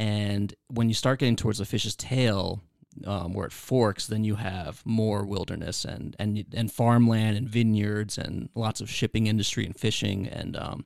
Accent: Long Island, New York, United States; also born or lived in El Salvador; Well, I grew up in Long Island, New York. I was born in El Salvador, and when I was really young, I was adopted. I was adopted immediately.

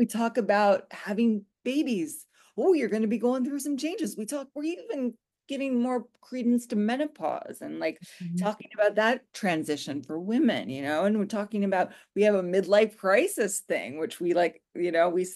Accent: United States; but I'm an American. So I'm going to talk about American culture, and I've been to Europe.

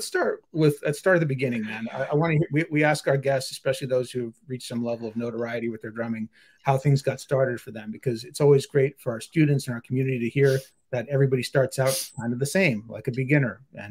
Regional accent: Oakland, California, United States; the seminal funk band from Oakland, my hometown, and where I live now.

